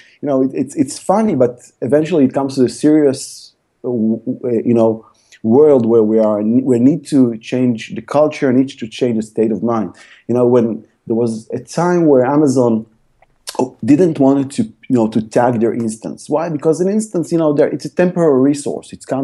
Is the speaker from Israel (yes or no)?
yes; Tel Aviv, Tel Aviv District, Israel; I'm coming from Israel, from Tel Aviv, from the startup scene